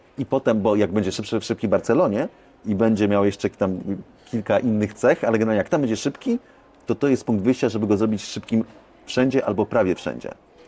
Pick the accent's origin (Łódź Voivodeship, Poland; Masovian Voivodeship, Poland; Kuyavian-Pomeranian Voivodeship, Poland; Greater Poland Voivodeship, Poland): Masovian Voivodeship, Poland; Warsaw; i ja jestem z Warszawy